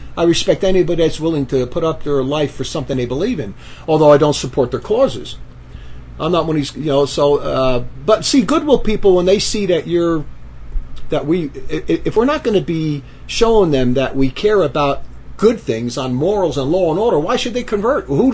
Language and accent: English; Newark, New Jersey, United States; I grew up in Newark with a lot of mafia guys.